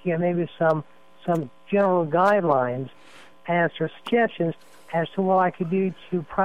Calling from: Georgia, United States; I'm calling from Georgia.

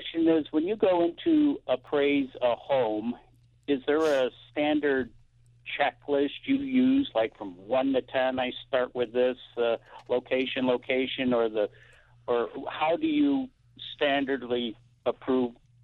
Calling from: Russia, New York, United States; Russia, actually. New York.

